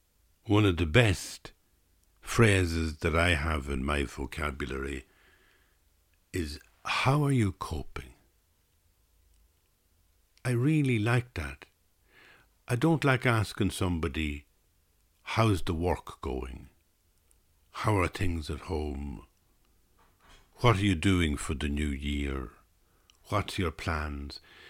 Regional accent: Ireland; as an Irish person, I hadn't understood how to be that positive.

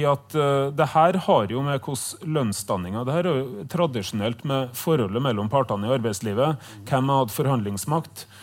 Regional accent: Årdal, Vestland, Norway; Derfor, der jeg kommer fra, altså i aluminiumsverket i Årdal og i Høyanger, er det veldig få igjen av verksarbeidere.

